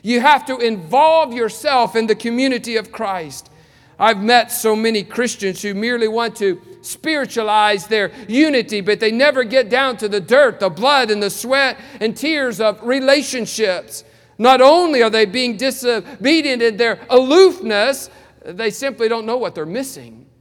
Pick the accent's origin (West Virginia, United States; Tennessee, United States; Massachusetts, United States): West Virginia, United States; When I was growing up in West Virginia, my mother, whenever I had a stomach ache or when I was sick, she would pour this pink stuff called Pepto-Bismol down my throat.